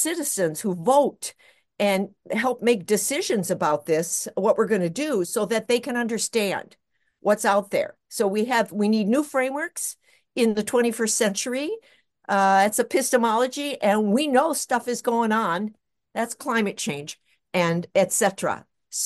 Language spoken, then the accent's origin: English; Minneapolis, Minnesota, United States; now in Duluth, United States; I'm from Minnesota, originally from Minneapolis, but I ended up back here.